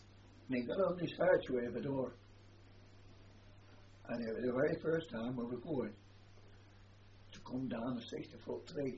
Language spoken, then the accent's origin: English; Blackpool, North West England, United Kingdom; because we come from Blackpool.